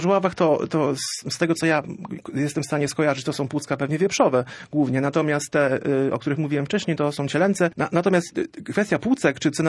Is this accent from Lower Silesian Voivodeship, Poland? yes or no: no; Gdańsk, Pomeranian Voivodeship, Poland; to jest nasza tożsamość, my jesteśmy stąd